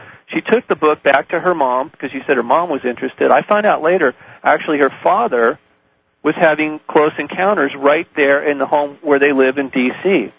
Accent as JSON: {"language": "English", "country": "United States", "said": "I am not a terrorist. I'm simply an American citizen exercising my First Amendment, my freedom of speech."}